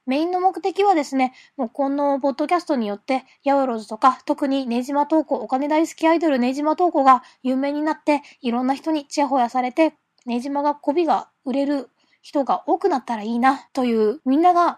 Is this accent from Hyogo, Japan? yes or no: no; Kyoto, Japan; 京都生まれ、京都育ち、そして京都を拠点とした